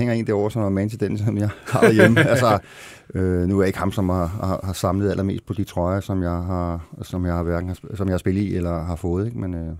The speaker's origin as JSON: {"language": "Danish", "town": "Albertslund", "region": "Capital Region of Denmark", "country": "Denmark", "said": "Jeg kommer jo fra Albertslund og spillede så i Frem"}